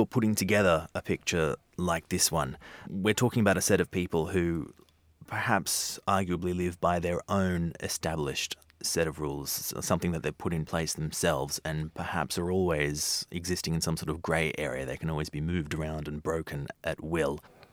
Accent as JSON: {"language": "English", "town": "Melbourne", "region": "Victoria", "country": "Australia", "said": "the underworld of Melbourne, the city where I'm from as well."}